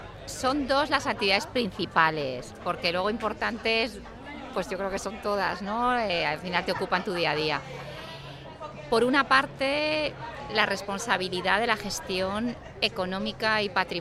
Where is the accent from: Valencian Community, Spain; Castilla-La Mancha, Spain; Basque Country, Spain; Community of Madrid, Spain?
Valencian Community, Spain; Valencia; now in Alicante, Spain; pues como muy bien dice, soy valenciana, pero me siento muy a gusto en la provincia de Alicante, en Alicante y en Elche.